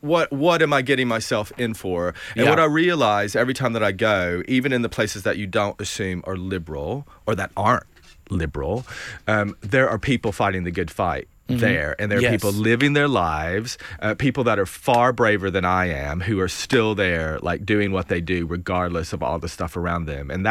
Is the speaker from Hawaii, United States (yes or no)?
no; Bristol, Tennessee, United States; I'm originally from Tennessee, so my whole family is in East Tennessee.